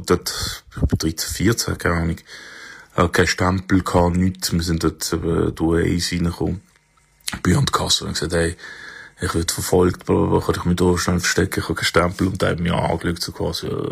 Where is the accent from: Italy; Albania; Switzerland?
Italy; Southern Italy; now in Germany; ich bin Italiener aus dem Süden